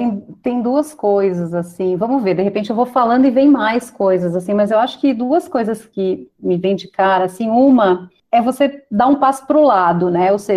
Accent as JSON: {"language": "Portuguese", "region": "Rio Grande do Sul", "country": "Brazil", "accent": "gaúcho", "lives_now": "São Paulo, Brazil", "said": "Eu moro aqui há 13 anos, sou gaúcha, de repente já deu para ver pelo sotaque, cheguei aqui."}